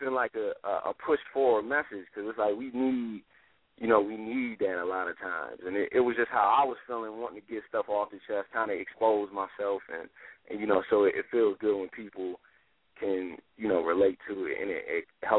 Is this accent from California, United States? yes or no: no; Buffalo, New York, United States; now in Atlanta, United States; Yeah, I'm from Buffalo, New York. I live in Atlanta